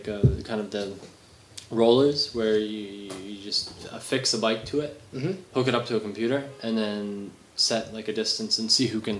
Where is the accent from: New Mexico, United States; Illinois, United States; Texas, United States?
New Mexico, United States; Albuquerque; now in China; I've been in China coming on 5 years now, originally in Inner Mongolia. I'm also from Albuquerque, New Mexico, famously known from Breaking Bad.